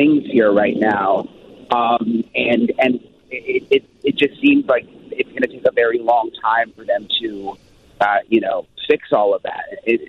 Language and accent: English; Florida, United States; I'm from Florida.